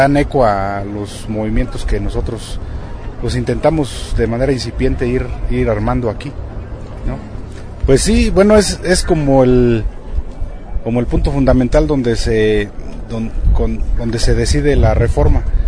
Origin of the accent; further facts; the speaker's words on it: Puruándiro, Michoacán, Mexico; Venimos de Michoacán, de la región Puruándiro.